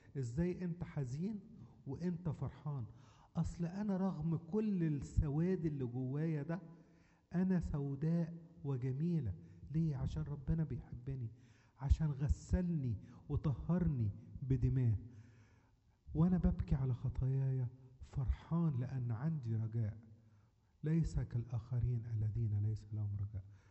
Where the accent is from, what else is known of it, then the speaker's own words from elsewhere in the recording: Egypt; ولا زي عندنا في مصر خانة الديانة في الرقم القومي